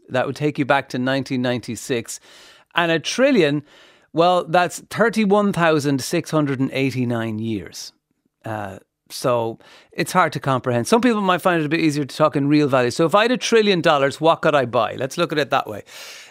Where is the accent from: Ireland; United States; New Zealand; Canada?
Ireland; Limerick, Munster; I was growing up in Limerick.